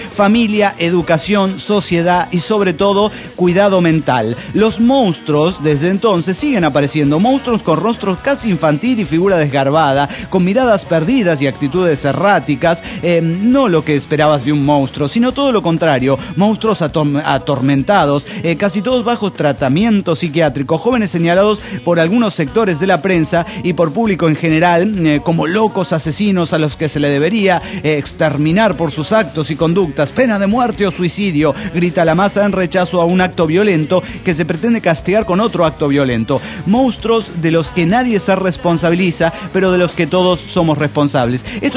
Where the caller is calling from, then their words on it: Celaya, Guanajuato, Mexico; de Celaya, México.